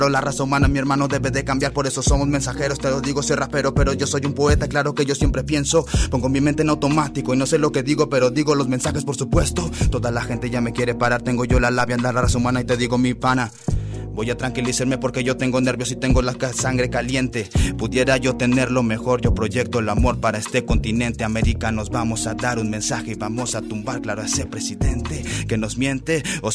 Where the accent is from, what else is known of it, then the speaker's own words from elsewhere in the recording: Guadalajara, Jalisco, Mexico; yo soy de aquí de Guadalajara, de hecho soy de aquí vecino de esta colonia